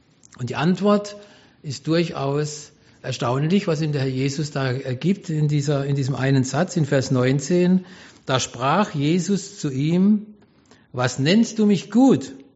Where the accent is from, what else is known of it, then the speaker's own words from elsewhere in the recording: Karlsruhe, Baden-Württemberg, Germany; ich bin geboren 1963 in Karlsruhe, dort lebe ich auch heute noch, und bin in einer Familie groß gewachsen, die war jetzt keine christliche Familie, ich sage es mal, es war eine namenschristliche Familie.